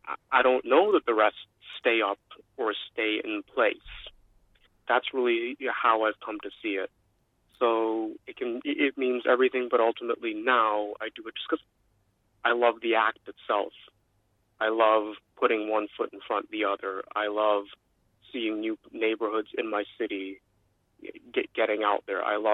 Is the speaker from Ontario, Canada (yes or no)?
yes; Toronto, Ontario, Canada; I'm from Toronto, and I think we know what Torontonians might think about going to a place like Regina